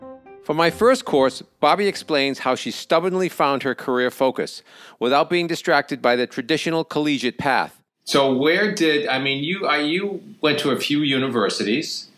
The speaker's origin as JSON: {"language": "English", "region": "Massachusetts", "country": "United States", "said": "And I know the Magic Pan because I'm from Massachusetts."}